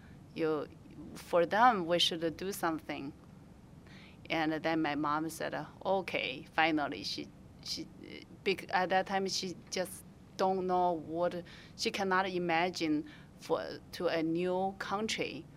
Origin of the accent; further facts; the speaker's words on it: China; moved away; China. I grew up in China.